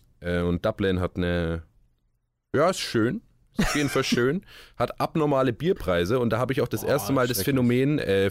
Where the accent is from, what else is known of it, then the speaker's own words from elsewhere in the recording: Roth, Bavaria, Germany; now in Regensburg, Germany; weil in Nürnberg zum Beispiel oder in Roth, da wo ich herkomme, da machen halt die Läden um 8 Uhr auf.